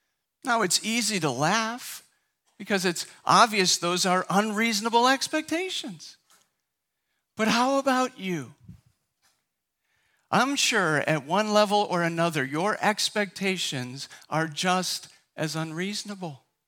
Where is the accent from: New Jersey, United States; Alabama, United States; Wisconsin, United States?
Wisconsin, United States; now in Vermont, United States; I grew up in Wisconsin. After college, I moved to Vermont. I'm used to having lots and lots of snow during the winter